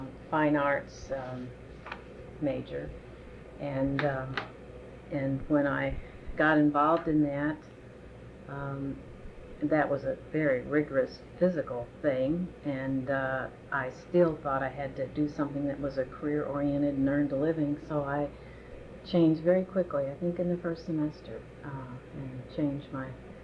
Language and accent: English; Princeton, Kentucky, United States; born there; I was born in Princeton, Kentucky, on January the 24th, 1938.